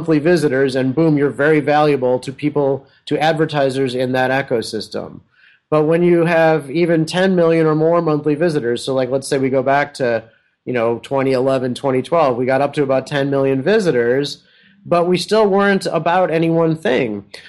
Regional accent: Midwest, United States; I'm a Midwesterner

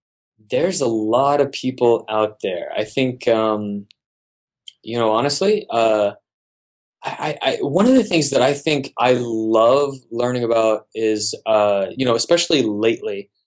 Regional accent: Austin, Texas, United States; now in Silicon Valley, United States; I'm an outsider from Silicon Valley, or from originally from Austin. I'm an outsider, not originally part of Silicon Valley.

